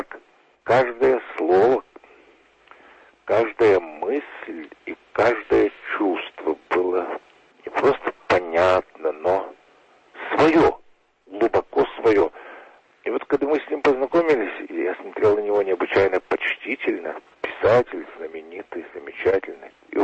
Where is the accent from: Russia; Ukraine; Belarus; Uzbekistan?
Ukraine; Kyiv; это чувство живой связи и с нашим Киевом. Ведь я ведь тоже киевлянин.